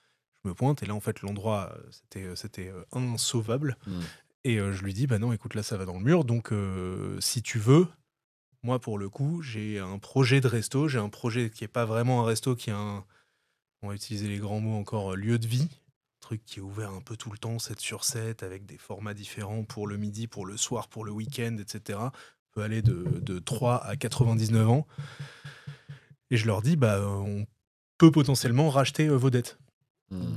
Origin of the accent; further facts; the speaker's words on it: Nice, Provence-Alpes-Côte d'Azur, France; born there; Je suis né à Nice, bien entendu, d'où les Niçois, en partie.